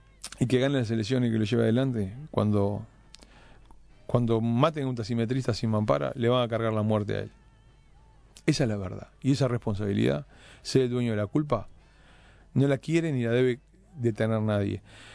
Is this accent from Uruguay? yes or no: yes; Uruguay; Yo hablo como uruguayo.